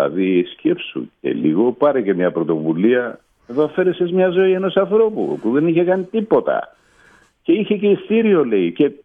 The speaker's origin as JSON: {"language": "Greek", "region": "Peloponnese", "country": "Greece", "tie": "born there", "lives_now": "Athens, Greece", "said": "πλέον κατεβαίνω πολύ συχνά στη γενέτειρά μου, στη Μάνη κάτω στη Λακωνία, σε ένα μικρό χωριουδάκι που έχω σπίτι"}